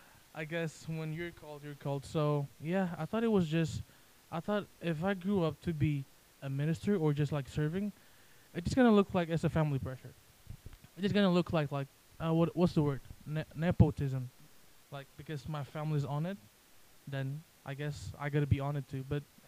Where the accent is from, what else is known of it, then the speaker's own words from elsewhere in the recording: Jakarta, Indonesia; English is a second language; Well, I'm from Indonesia. I'm from the capital, Jakarta.